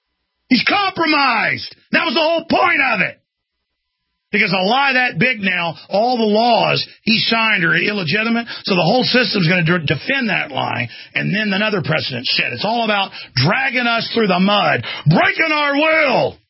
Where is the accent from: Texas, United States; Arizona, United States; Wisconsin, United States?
Texas, United States; Dallas; born there; I was born in Dallas.